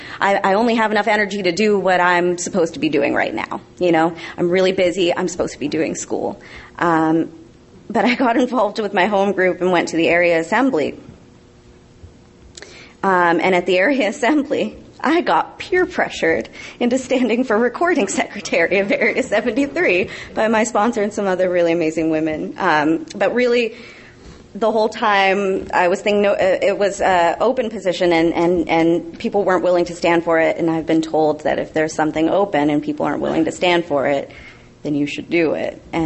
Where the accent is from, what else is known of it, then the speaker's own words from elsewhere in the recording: Chennai, Tamil Nadu, India; I'm from originally from Chennai in India